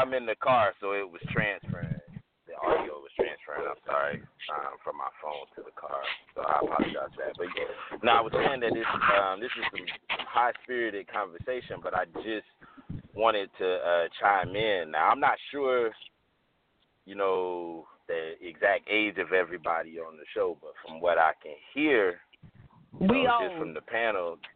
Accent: Pompano Beach, Florida, United States; Yeah, so I'm from South Florida.

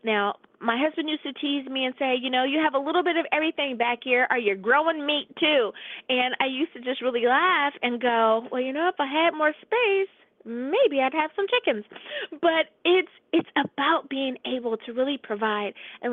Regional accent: the South, United States; I grew up in the South, and that was just the way things were.

